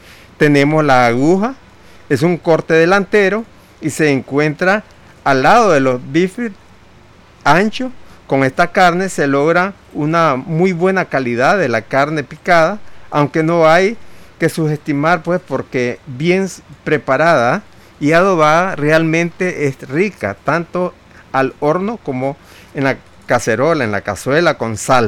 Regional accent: Nicaragua; para nosotros como nicaragüenses

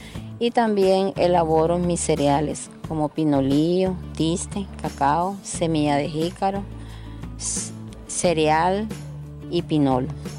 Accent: Chinandega, Nicaragua; soy del departamento de Chinandega, Colonia Roberto González, del Colegio Igmao, 3 y media al sur.

